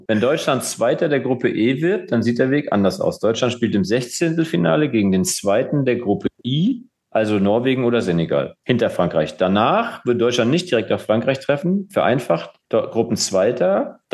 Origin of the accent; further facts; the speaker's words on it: Austria; ich bin Österreicher.